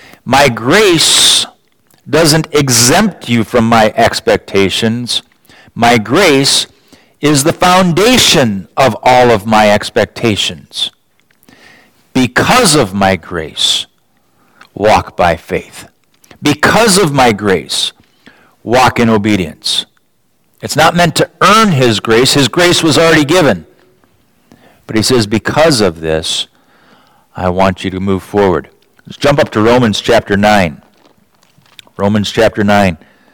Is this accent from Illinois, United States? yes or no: no; Owatonna, Minnesota, United States; I grew up in Owatonna, Minnesota. Literally, just down the road, I could see this building on any given day.